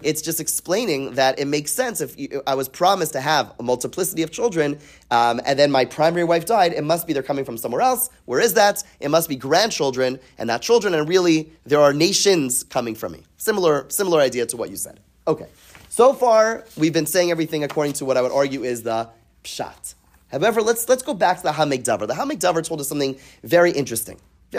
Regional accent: Canada; born there; Born in Canada, like myself, I'm Canadian, right?

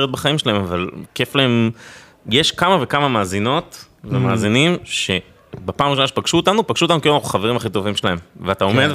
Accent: Beit Shemesh, Jerusalem District, Israel; מבית שמש, בתור ילדה הייתי רואה מלא סרטים עם אמא שלי

